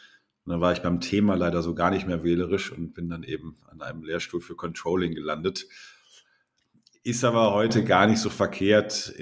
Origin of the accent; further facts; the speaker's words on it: Hamm, North Rhine-Westphalia, Germany; aber ich komme aus dem Ruhrpott, aus Hamm.